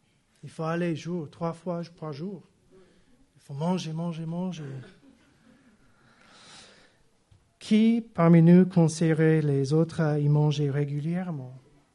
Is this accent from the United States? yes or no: yes; United States; ça c'est vrai, je suis Américain, je ne peux pas changer.